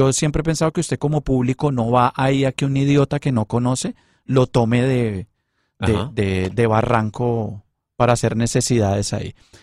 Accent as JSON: {"language": "Spanish", "town": "Chicago", "region": "Illinois", "country": "United States", "lives_now": "Miami, United States", "said": "No, yo mentira, yo soy de Chicago."}